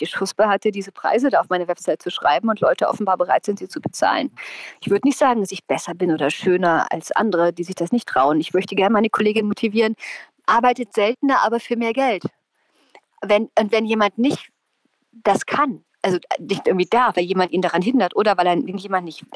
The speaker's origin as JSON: {"language": "German", "region": "East Germany", "country": "Germany", "said": "Ich bin in sehr liberalen Verhältnissen aufgewachsen. Meine Eltern waren Künstler, ich komme aus dem Osten."}